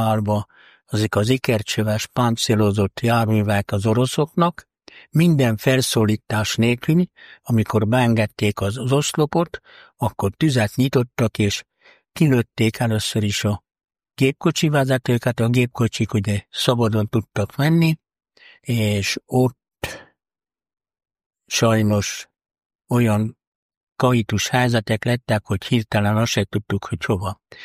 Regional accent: Zalaegerszeg, Zala, Hungary; Ugye én, mint zalaegerszegi fiú, a szüleim itt voltak Zalaegerszegen

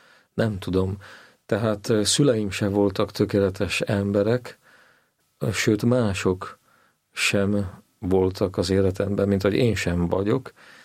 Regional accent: Babindol, Nitra Region, Slovakia; Édesapám a szülőfalumban, Bábindalon, ez a Zoborvidéken van, Nyitra mellett.

